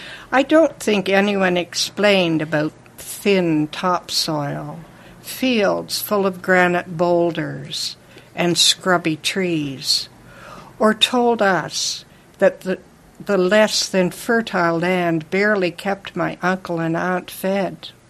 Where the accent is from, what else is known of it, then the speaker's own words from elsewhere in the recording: Windsor, Nova Scotia, Canada; Well, in a rural community at the head of the Annapolis Valley, a very agricultural village.